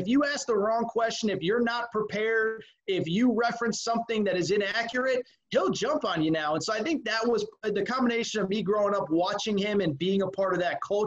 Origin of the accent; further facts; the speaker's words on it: Connecticut, United States; I told you guys a minute ago, but I grew up in Connecticut, and, you know, I can't describe how big Jim Calhoun was when I was a kid in Connecticut.